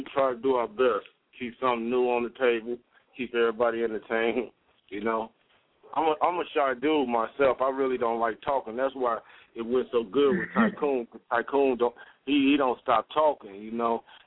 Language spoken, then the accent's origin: English; California, United States; and I found out that he was from the Valley, like I'm from the Valley, you know what I'm saying?